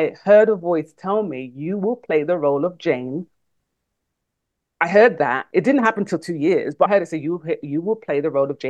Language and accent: English; England, United Kingdom; born there; So I was born in England. My parents are Jamaican. I have dual citizenship, Jamaican and British passport.